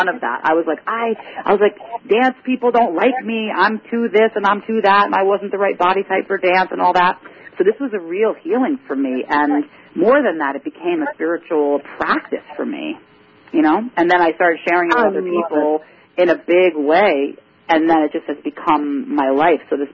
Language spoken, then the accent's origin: English; New York, United States; I'm a New Yorker originally